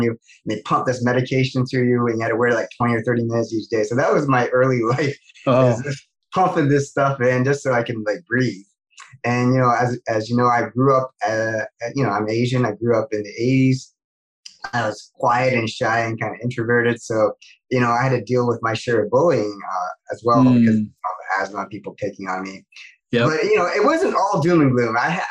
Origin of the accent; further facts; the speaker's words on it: Mississauga, Ontario, Canada; So I was raised in Mississauga, which is a suburb of Toronto. Mm-hmm. I currently live in Newmarket, which is is also a suburb, but a little bit north of Toronto now.